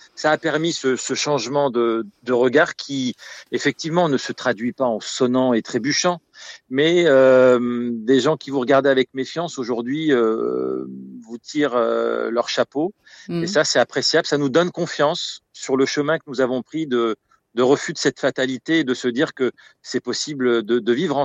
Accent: Grigny, Île-de-France, France; je suis un enfant du quartier de la Grande Borne, fier de l'être, fier d'avoir grandi dans cette cité

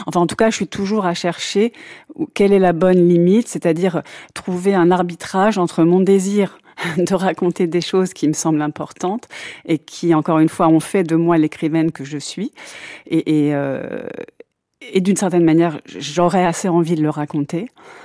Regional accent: Boulogne-Billancourt, Île-de-France, France; born there; Oui, je suis née à Boulogne. En fait, je suis née dans une clinique à Boulogne-Billancourt, mais mes parents vivaient dans le 13e arrondissement.

